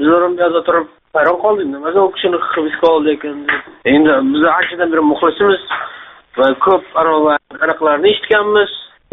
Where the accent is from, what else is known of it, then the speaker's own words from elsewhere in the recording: Qashqadaryo Region, Uzbekistan; now in Moscow, Russia; Sizga Moskvadan telefon qilyotgandik. Aslida biz Qashqadaryodanmiz.